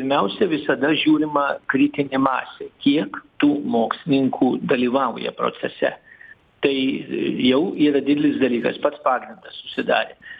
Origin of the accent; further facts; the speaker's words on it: Kaunas, Kaunas County, Lithuania; Čia yra, pavyzdžiui, mes kauniečiai per fizikus